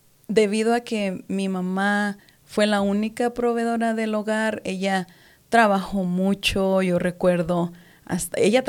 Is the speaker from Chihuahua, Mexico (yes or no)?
no; Centispac, Nayarit, Mexico; Yo soy de Nayarit, México, de un pueblo muy pequeño llamado Centispac.